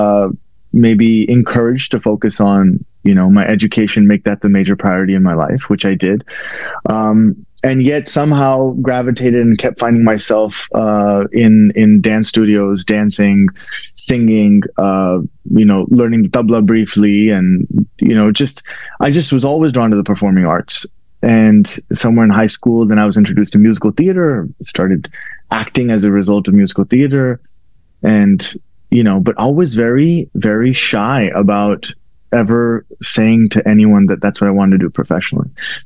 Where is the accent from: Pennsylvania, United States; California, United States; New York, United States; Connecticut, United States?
California, United States; San Diego; also born or lived in Haryana, India; Yes, I was born in India. I was born in Haryana, but mainly grew up in San Diego.